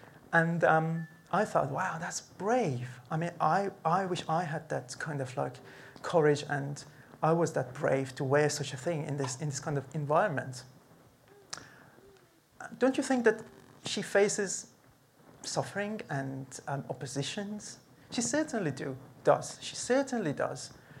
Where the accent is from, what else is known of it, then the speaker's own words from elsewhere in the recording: Iran; English is a second language; Some of you may know I'm from Iran. I'm an Iranian.